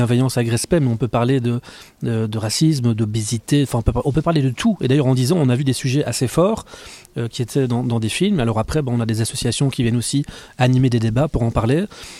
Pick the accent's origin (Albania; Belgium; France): Belgium; Liège, Wallonia; moi je suis un liégeois, donc je suis amoureux de ma ville, j'ai tourné tous mes courts-métrages ici